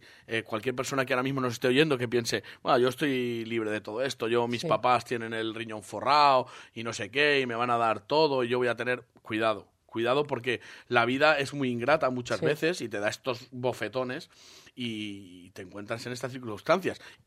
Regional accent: Burgos, Castile and León, Spain; yo soy de Burgos, en Burgos ya no tengo nada porque mis padres fallecieron

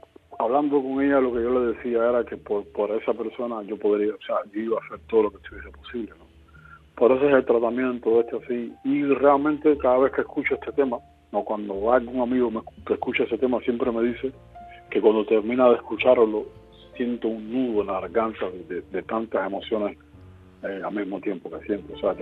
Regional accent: Cuba; Pero nunca, nunca en mi música vas a sentir que yo he olvidado que soy cubano.

